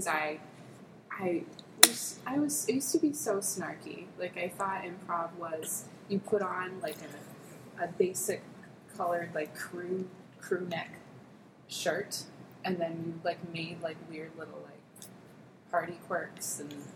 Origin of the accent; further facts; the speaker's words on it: Salem, New Hampshire, United States; I grew up in Salem, New Hampshire, known for a racetrack and a mall.